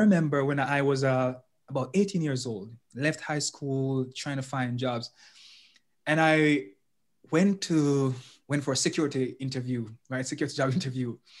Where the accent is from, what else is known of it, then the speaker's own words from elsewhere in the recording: Jamaica; now in United States; I grew up in Jamaica.